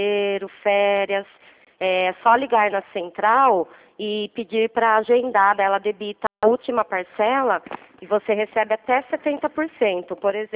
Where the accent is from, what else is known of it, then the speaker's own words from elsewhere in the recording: Itu, São Paulo, Brazil; Eu sou de Itu.